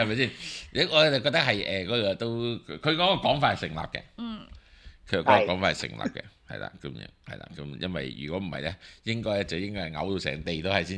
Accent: New Territories, Hong Kong; 我最記得細個住新界

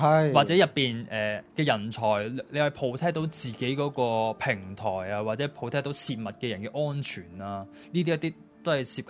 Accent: Hong Kong; 但我想大家身为香港人都是给回我们啦

